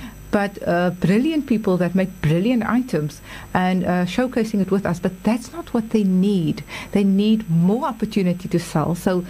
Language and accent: English; South Africa; So we're South African, and we need to be proud of that. And then you wear proudly South Africa.